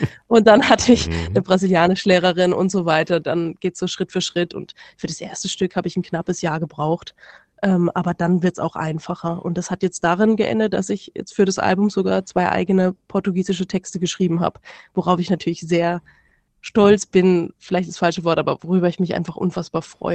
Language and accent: German; Bretten, Baden-Württemberg, Germany; Ich komme aus Bretten. Ich weiß nicht, ob Sie das kennen.